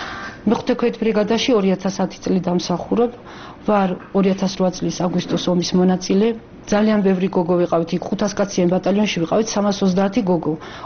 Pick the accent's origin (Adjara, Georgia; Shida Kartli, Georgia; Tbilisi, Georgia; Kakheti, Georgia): Shida Kartli, Georgia; Ereti; მე თვითონ დაბადებული და გაზრდილი ვარ ერეთში, სოფელი ერეთი გაგებული გეკნათ.